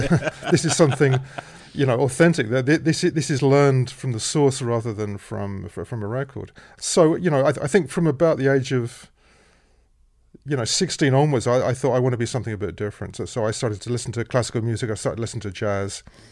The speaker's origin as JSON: {"language": "English", "country": "United Kingdom", "said": "yet another blues guitar player from Britain? I always felt, slightly secondhand anyway. I wasn't growing up in Chicago."}